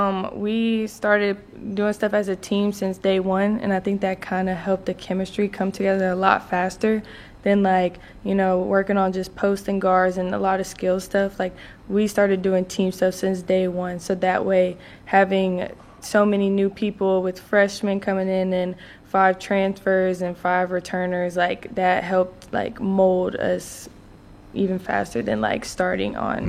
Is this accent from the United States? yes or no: yes; Mobile, Alabama, United States; now in Birmingham, United States; Like, I came from Mobile, so, I had a little bit